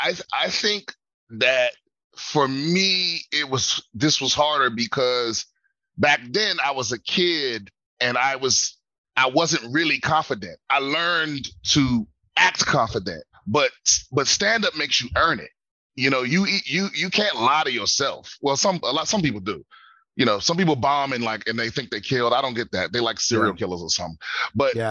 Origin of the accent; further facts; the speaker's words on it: Maryland, United States; I grew up in PG County, Maryland.